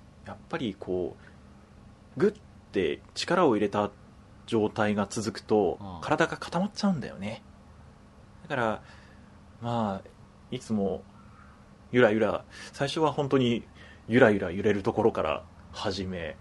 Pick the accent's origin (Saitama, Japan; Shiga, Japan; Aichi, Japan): Shiga, Japan; まあ、僕としてはどちらかというと関西滋賀出身なので